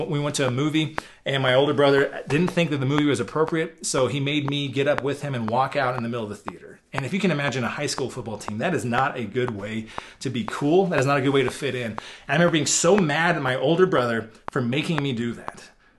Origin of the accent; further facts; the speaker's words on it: Iowa, United States; I'm generally I try to be a nice person, and I'm from Iowa.